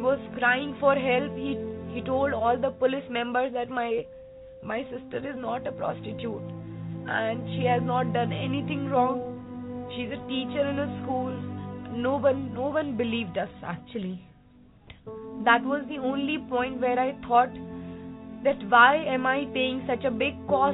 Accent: Delhi, India; I'm from Delhi.

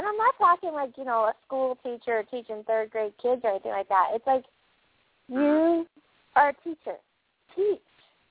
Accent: New York, United States; Hey, I'm from New York. I know my snow measurements.

